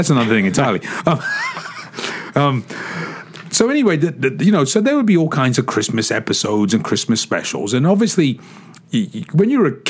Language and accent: English; England, United Kingdom; When I was a kid growing up in England, growing up in England, we had three TV stations.